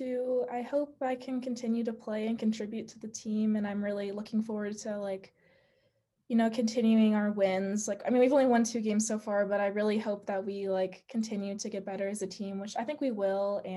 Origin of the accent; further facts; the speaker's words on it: San Diego, California, United States; I like both the tropical stuff, I think, because I'm from San Diego